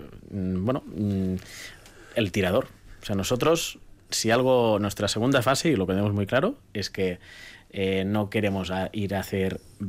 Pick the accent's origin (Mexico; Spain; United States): Spain; Vilafranca del Penedès, Catalonia; mis hermanos y yo, que somos de Vilafranca del Penedès, cerca de Barcelona, tenemos bodega allí